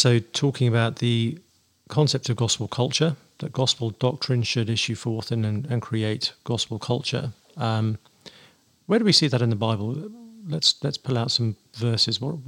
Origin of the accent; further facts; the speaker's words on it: England, United Kingdom; I'm from England, so hunting isn't quite the same thing, unless you have your own estate.